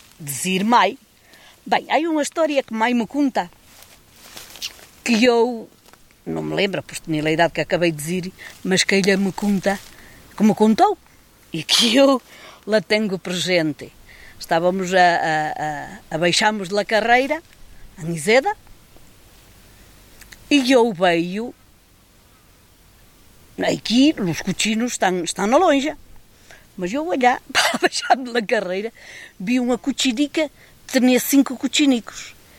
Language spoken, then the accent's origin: Portuguese; Bragança, Portugal; first language Mirandese; Portuguese is a second language; A minha primeira língua, a minha primeira palavra, fui mai. Aprendi a dizer mai.